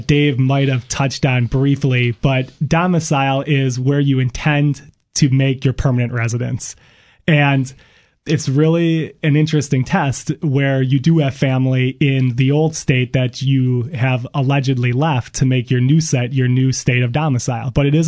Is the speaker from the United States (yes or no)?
yes; Wisconsin, United States; moved away as an adult; now in Washington, United States; And to give you an example, I'm originally from Wisconsin. I practiced there for 3 years before coming to the D.C. metropolitan area.